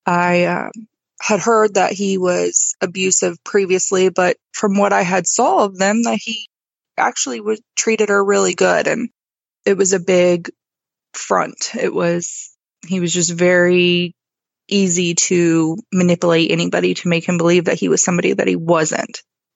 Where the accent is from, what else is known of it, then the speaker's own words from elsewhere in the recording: Ohio, United States; I was not from Tennessee. I was originally from Ohio